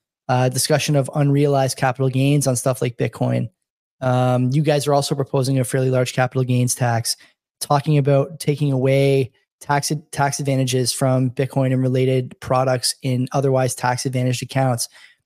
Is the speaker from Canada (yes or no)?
yes; Canada; One of the most frustrating things for me as a Canadian is watching the tax rate go up and up and up.